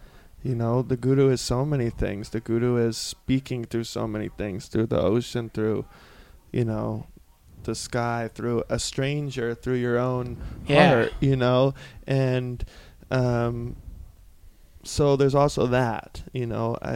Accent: South Carolina, United States; I'm from South Carolina. Okay. I'm from a small, small town in South Carolina.

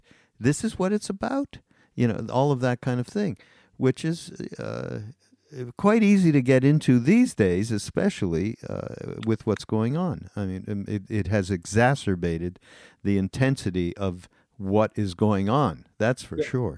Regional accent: Montreal, Quebec, Canada; I grew up in Montreal.

